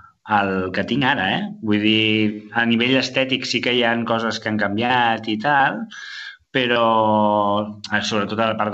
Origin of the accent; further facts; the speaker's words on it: Sabadell, Catalonia, Spain; born there; vaig néixer a Sabadell, al Nen Jesús.